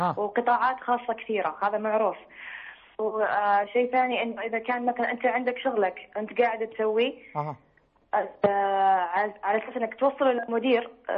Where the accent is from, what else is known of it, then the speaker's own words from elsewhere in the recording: Saudi Arabia; إني أنا سعودية